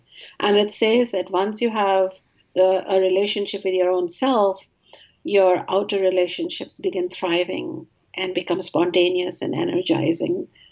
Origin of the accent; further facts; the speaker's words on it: India; I am so-and-so … I am from India